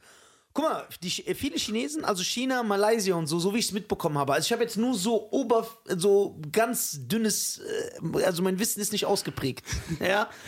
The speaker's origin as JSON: {"language": "German", "country": "Germany", "said": "Ich sag einfach, ich bin Deutscher."}